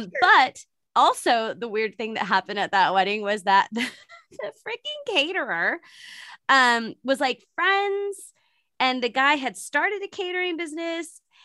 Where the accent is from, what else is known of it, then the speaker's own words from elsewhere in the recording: San Francisco, California, United States; I'm not in San Francisco right now, but I'm from San Francisco Bay Area.